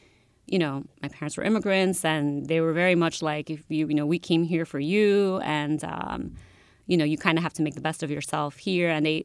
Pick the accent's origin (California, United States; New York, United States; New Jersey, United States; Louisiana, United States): New York, United States; Brooklyn; also born or lived in Peru; I grew up in Greenpoint, Brooklyn, in the 80s, at a time when Greenpoint was not, you know, the fun place to be that it kind of is now.